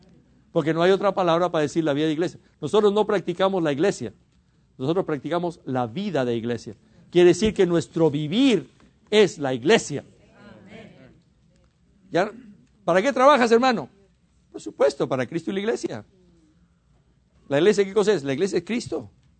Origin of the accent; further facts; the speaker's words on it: Peru; Somos algunos peruanos aquí.